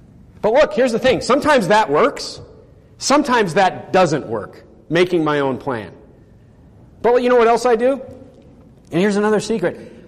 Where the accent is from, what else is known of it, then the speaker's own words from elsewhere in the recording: North Dakota, United States; You know, I come from North Dakota where we go fishing on lakes.